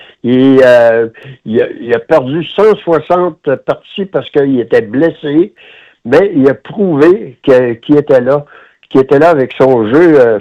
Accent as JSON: {"language": "French", "region": "Quebec", "country": "Canada", "said": "Puis moi, je viens de la région de Victoriaville."}